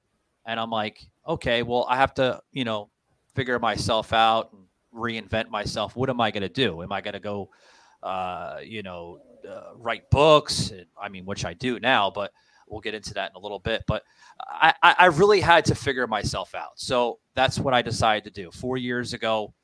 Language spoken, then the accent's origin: English; New York, United States; now in Tampa, United States; we grew up together up in New York, New Jersey area.